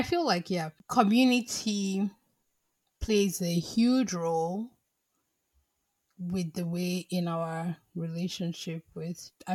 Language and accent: English; Nigeria; for me as a Nigerian, it's also from the way God is taught in the church.